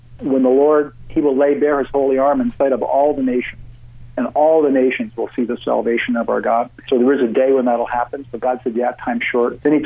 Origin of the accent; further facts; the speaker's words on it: Canada; And also, I'm a Canadian citizen.